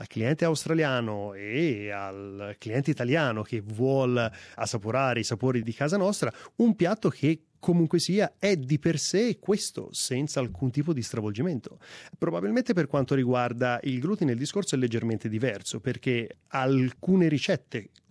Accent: Lucca, Tuscany, Italy; moved away as an adult; io sono nato e cresciuto a Lucca, dove ho fatto tutti gli studi, l'istituto alberghiero fino al raggiungimento del diploma, quindi fino ai 19 anni.

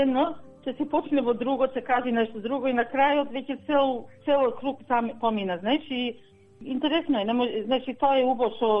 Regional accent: Wollongong, New South Wales, Australia; Јас сум родена во Австралија, живеам во градот Волонгон, живеам цел живот во Волонгон, ние зборуваме македонски дома

